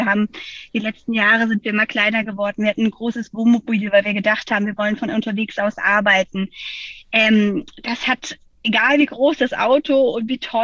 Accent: Freiburg, Baden-Württemberg, Germany; now in Hamburg, Germany; ich komme ursprünglich aus Freiburg und irgendwie hat es mich in die große Stadt gezogen.

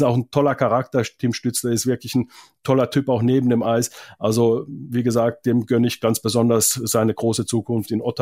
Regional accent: Finland; German is a second language; Ich komme ja aus Finnland.

